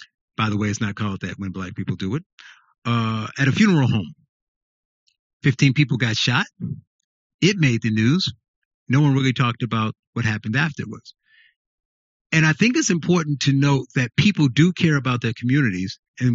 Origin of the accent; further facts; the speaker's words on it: Chicago, Illinois, United States; I'm a Chicagoan, they're Chicagoans, but it's happening in their Chicago and not my Chicago.